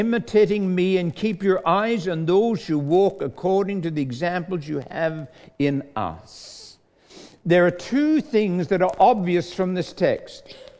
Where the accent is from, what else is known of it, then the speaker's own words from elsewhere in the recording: United Kingdom; now in Australia; I hold dual citizenship. I am a British subject, and then about 12 years ago, I became an Australian citizen.